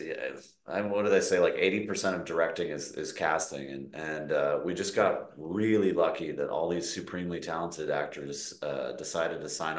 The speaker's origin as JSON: {"language": "English", "town": "Montreal", "region": "Quebec", "country": "Canada", "tie": "born or raised there", "said": "we thought growing up in Montreal and spending a lot of time in Quebec City"}